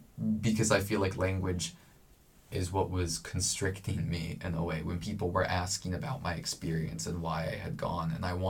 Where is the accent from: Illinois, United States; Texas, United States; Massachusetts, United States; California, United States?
California, United States; and I'm from California, and so part, like, I don't live in the desert, but a lot of my family lives in Northern California.